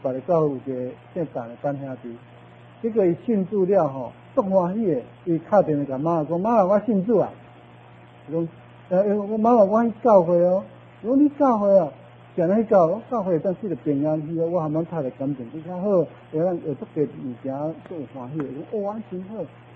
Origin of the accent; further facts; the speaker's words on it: Kaohsiung, Taiwan; 我是高雄人哈